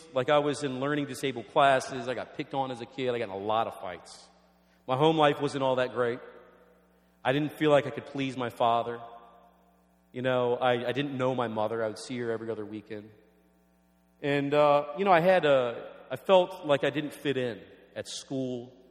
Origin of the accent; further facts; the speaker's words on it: Washington, District of Columbia, United States; I was born and raised in Washington, D.C., the D.C. metro area.